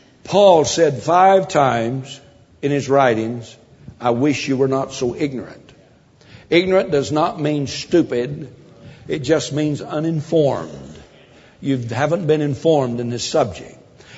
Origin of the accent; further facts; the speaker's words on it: Tennessee, United States; in the country where I was raised back in Tennessee